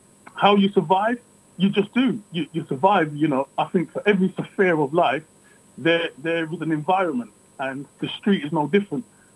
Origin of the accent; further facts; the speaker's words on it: Hackney, London, United Kingdom; But growing up in Hackney is tough.